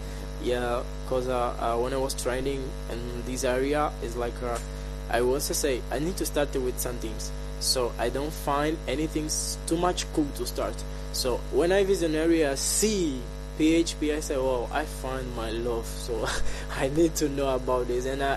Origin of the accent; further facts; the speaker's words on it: Angola; from Angola.